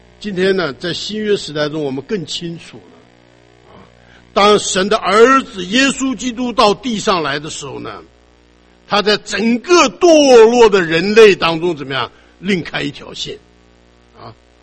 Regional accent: China; 你看我们中国人的名字有的很响亮啊，啊，那个名字取得做父母的寄望

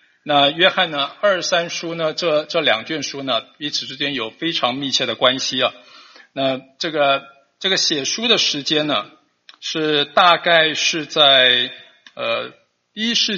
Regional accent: China; 就可能我们中国人讲说张三李四了哈

